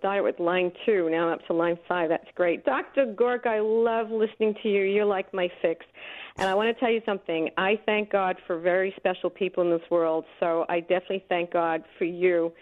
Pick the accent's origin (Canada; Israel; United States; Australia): Australia; Melbourne, Victoria; I'm from Melbourne, Australia.